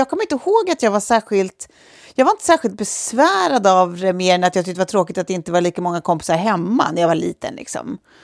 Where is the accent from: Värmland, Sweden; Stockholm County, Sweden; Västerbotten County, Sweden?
Stockholm County, Sweden; Lidingö; vi har barndomskompisar då som bor på Lidingö där vi är uppvuxna, jag och Sofie.